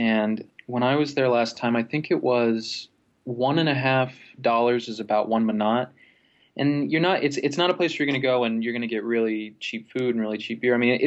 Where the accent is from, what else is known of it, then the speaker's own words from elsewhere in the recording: Florida, United States; I'm from Florida and America, and nothing is older than, what, 200-300 years old